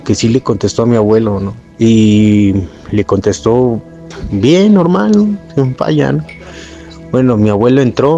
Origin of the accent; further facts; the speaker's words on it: Mexico City, Mexico; yo soy de aquí de la Ciudad de México, vivo aquí en Tlalpan, aquí por el kilómetro 30 hacia Cuernavaca